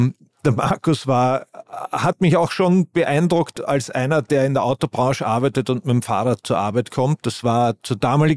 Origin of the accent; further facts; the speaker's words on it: Vienna, Austria; Ich bin Wiener, ja.